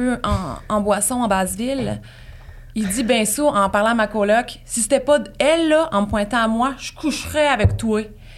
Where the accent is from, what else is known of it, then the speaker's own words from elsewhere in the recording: Quebec, Canada; Moi, je viens de la Gaspésie.